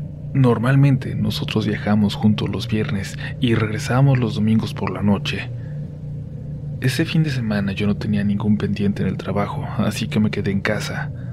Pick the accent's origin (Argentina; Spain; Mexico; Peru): Mexico; Jalisco; tenía unos meses viviendo con mi esposo, viajábamos cada fin de semana al estado de Nayarit por cuestiones de trabajo. Nosotros somos del estado de Jalisco.